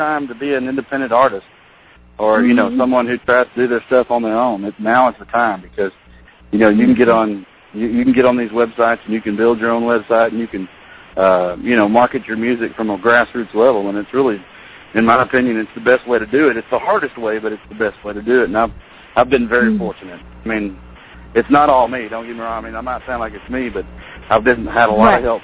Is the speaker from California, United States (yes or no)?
no; Texas, United States; But I'm the one from Texas.